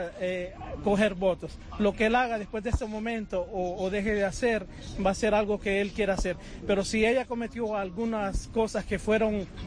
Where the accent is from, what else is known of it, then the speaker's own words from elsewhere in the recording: Honduras; Yo soy de Honduras y yo sé que muchas personas de Honduras son violadas cuando van por México